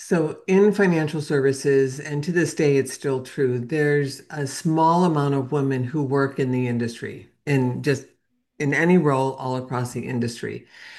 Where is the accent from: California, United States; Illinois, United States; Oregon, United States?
Illinois, United States; Chicago; So the first role that I had, so I'm from Chicago originally